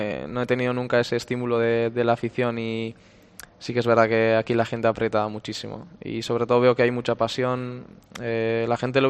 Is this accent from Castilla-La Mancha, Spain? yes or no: no; Barakaldo, Basque Country, Spain; al final yo de Baracaldo, mi pueblo está a 40 minutos aproximadamente